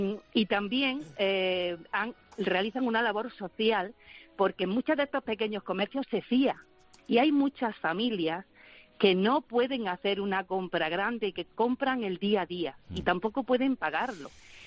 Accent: Benamejí, Andalusia, Spain; now in Alhaurín el Grande, Spain; Yo soy de Benamejí, de la provincia de Córdoba. Uh-huh. Pero ahora vivo en Alhaurín el Grande, en la provincia de Málaga.

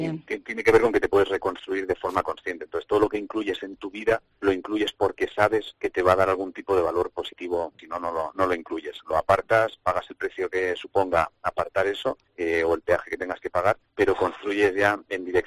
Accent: Madrid, Community of Madrid, Spain; Yo vengo de Madrid.

